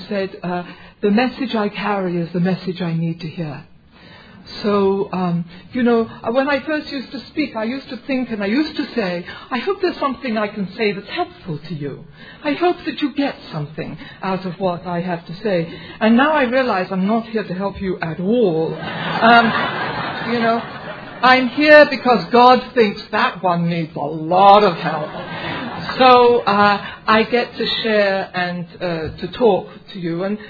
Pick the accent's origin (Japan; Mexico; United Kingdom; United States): United Kingdom; And I said, you know, I'm British and we are not amused.